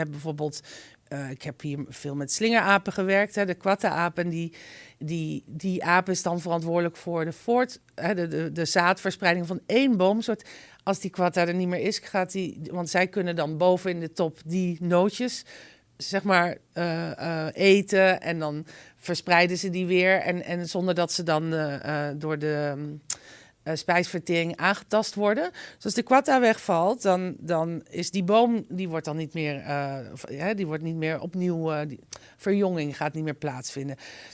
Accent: Indonesia; also born or lived in Africa; ik ben in Afrika en Azië opgegroeid, Indonesië. En daarna heb ik 10 jaar in Marokko gewerkt.

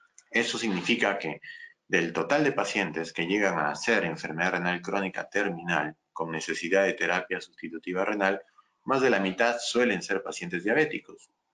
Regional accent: Peru; soy médico nefrólogo peruano y radicado en el Perú, trabajando en el Hospital Cayetano Heredia y en la Universidad Peruana Cayetano Heredia

